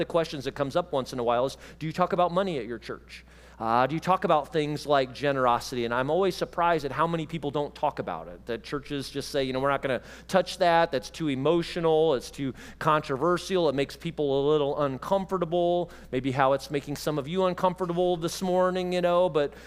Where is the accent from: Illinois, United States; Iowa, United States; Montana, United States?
Illinois, United States; Now, I grew up in Central Illinois. Central Illinois is not a lot different than Central Indiana, all right?